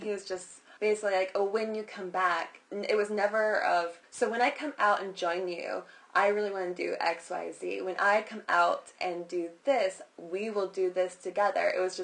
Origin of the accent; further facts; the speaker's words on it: Ohio, United States; Especially I came from Ohio. They're even more like, oh, you're going to miss, like, some fucking cornfields and go right back in 2 seconds.